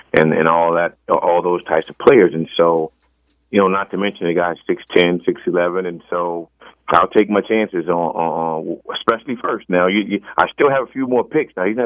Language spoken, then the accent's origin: English; Louisiana, United States; I mean, I'm from Louisiana, and so we had some country sayings too.